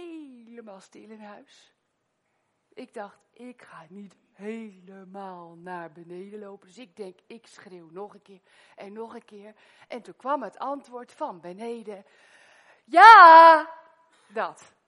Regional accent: Putten, Gelderland, Netherlands; Ja, maar ik kom uit Putten, dus wij horen bij elkaar.

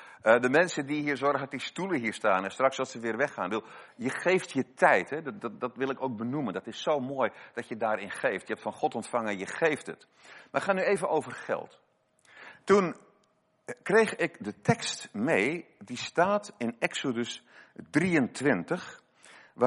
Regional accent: Krabbendijke, Zeeland, Netherlands; een man, Jan Nieuwenhuizen uit Krabbendijken, waar ik vandaan kom.

